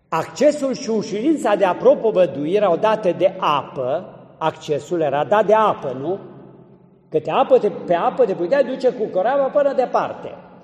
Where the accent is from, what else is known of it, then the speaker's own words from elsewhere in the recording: Romania; Dar noi acum, ca români, trecem Dunărea pe la Cernavoda sau pe la pe dincolo și ne ducem și noi în Dobrogea